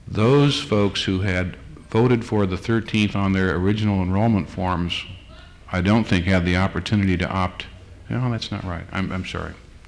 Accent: Oregon, United States; I was born and raised in Oregon, so I've been in Alaska a lot, but I was never raised there.

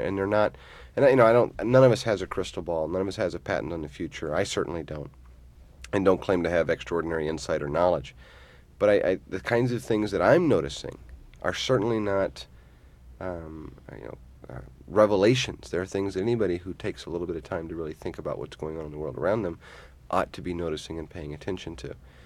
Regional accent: Detroit, Michigan, United States; I come from Detroit

